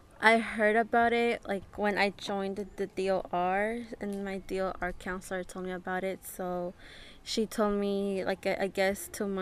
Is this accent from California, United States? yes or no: yes; California, United States; it's kind of hot in here in this place, especially since I'm like from the Bay Area. It's more cold where I live.